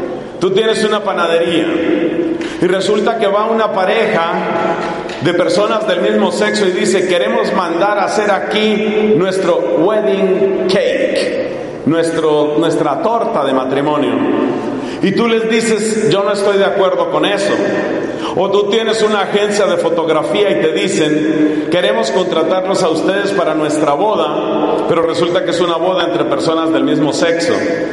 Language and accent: Spanish; Colombia; ¿Qué va a pasar, por ejemplo, en mi país, Colombia, cuando ya algunos han sugerido que así como se exige que haya una cuota de mujeres en el gobierno de algunas empresas